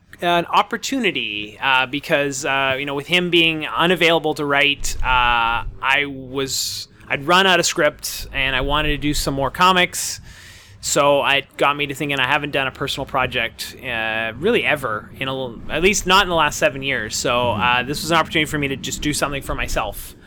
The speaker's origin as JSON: {"language": "English", "town": "Vancouver", "region": "British Columbia", "country": "Canada", "tie": "born or raised there", "said": "If I tell them I was born and raised in Vancouver, they're like, which hospital?"}